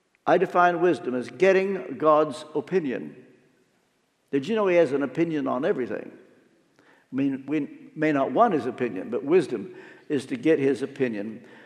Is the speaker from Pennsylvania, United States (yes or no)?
yes; Pennsylvania, United States; First, I'm not from Texas. I'm from Pennsylvania.